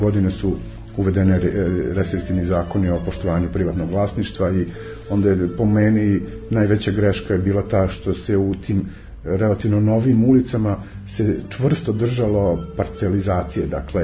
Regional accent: Loznica, Šumadija and Western Serbia, Serbia; born there; also born or lived in Belgrade; now in Novi Sad, Serbia; Ja sam rođen u Loznici, živeo sam u Beogradu, tamo sam studirao istoriju umetnosti, a tu sam došao oko 90. godine.

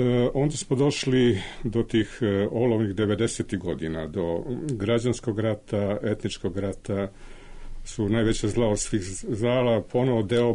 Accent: Belgrade, Serbia; boravim ovde i da su mi tri ćerke Beograđanke, ja se smatram i Beograđanin.

